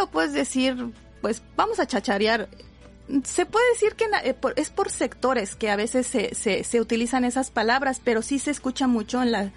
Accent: Mexico City, Mexico; a nosotros nos dicen chilangos. Yo soy nacida en el Distrito Federal, antes llamada así la Ciudad de México.

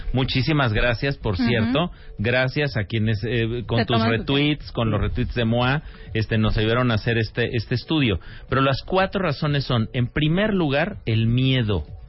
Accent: Mexico; no nos podemos explicar el estado de ánimo que tenemos como mexicanos

